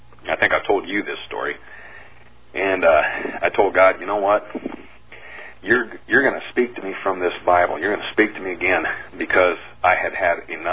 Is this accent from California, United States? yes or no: yes; California, United States; born there; I was born in California